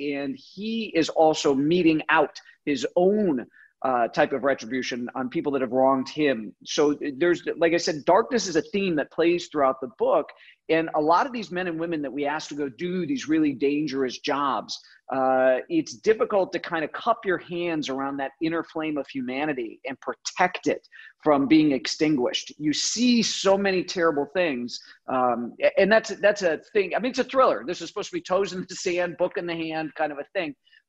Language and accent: English; Chicago, Illinois, United States; I grew up in Chicago. My dad is a no longer active Marine.